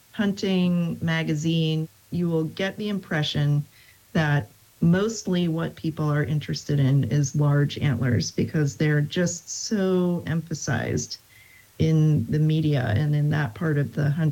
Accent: Pennsylvania, United States; now in Virginia, United States; I had always heard that growing up in Pennsylvania.

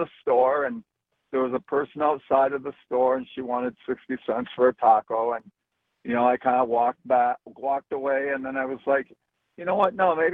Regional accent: Wisconsin, United States; now in California, United States; I'm from Wisconsin, but all the way from California, and I send you as much positive energy as I possibly can

